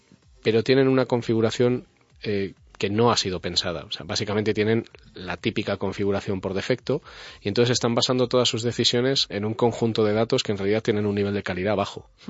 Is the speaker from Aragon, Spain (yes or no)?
yes; Aragon, Spain; O sea, yo soy aragonés y no tengo por costumbre mentir.